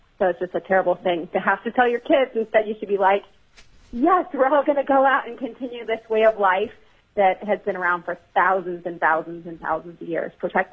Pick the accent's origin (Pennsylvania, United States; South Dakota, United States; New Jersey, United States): Pennsylvania, United States; Coming from Lake Erie, I all too know what happens when you don't protect fish habitat. Growing up on Lake Erie, it was often a joke that you don't eat any of the fish if you value your life.